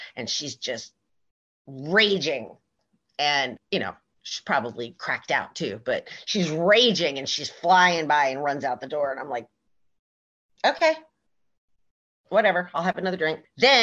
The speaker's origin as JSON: {"language": "English", "region": "West Coast", "country": "United States", "said": "And I didn't know who he was because I was from the West Coast and I was young."}